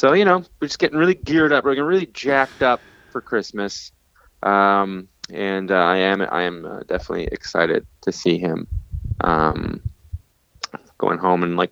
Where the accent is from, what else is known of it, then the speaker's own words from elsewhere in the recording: Ottawa, Ontario, Canada; now in New York, United States; I was like, I'm from Ottawa.